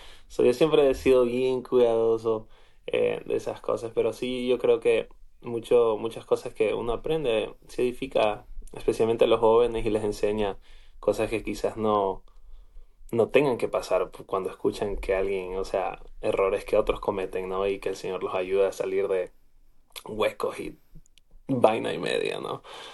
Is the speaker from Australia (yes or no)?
no; Ecuador; o sea, yo soy del Ecuador. Mi familia, yo nací allá.